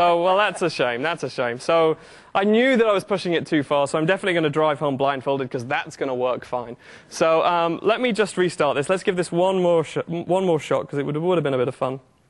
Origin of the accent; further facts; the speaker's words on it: England, United Kingdom; I'm English, so I don't know what I'm doing here.